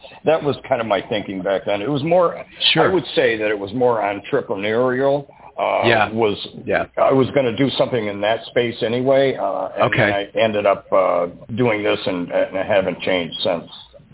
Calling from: Troy, Michigan, United States; I'm calling from Troy, Michigan.

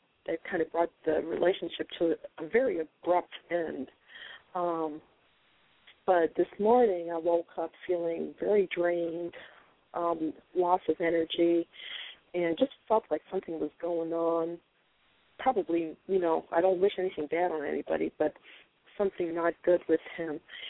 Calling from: Michigan, United States; I am calling from Michigan. That is correct.

